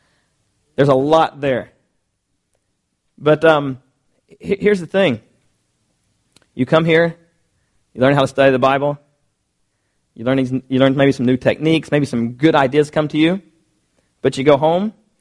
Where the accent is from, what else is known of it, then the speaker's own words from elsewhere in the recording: Kentucky, United States; when I grew up there in Kentucky, my parents were not Christian at all.